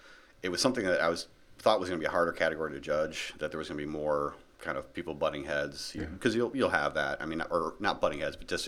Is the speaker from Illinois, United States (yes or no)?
yes; Libertyville, Illinois, United States; and I grew up in Libertyville. So I was already kind of hanging out there.